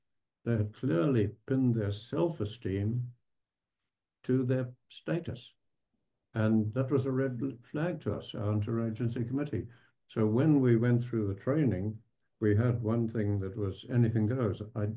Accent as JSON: {"language": "English", "region": "England", "country": "United Kingdom", "accent": "English", "said": "They would attack me, my motive, my English accent, the cap I wore."}